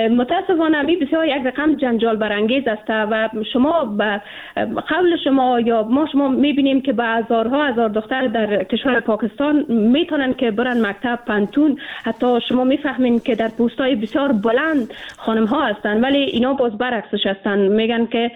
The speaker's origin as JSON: {"language": "Persian", "country": "Afghanistan", "said": "ما به عنوان یک افغان"}